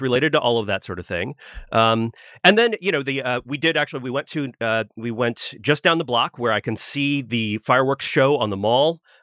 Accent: Florida, United States; because I grew up in Florida and they would sometimes practice over my middle school.

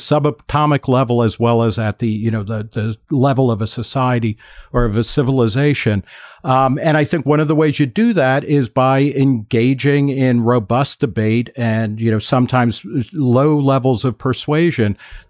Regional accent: New Jersey, United States; and I'm from New Jersey, it's showing

